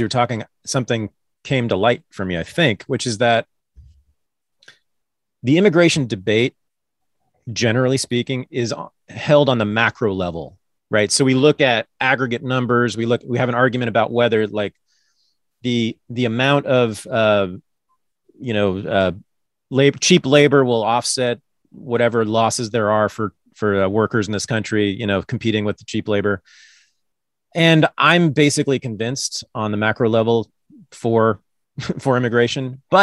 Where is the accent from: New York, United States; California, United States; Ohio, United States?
California, United States; Berkeley; so I'm a Californian also, born and raised here, but I was born and raised in Berkeley.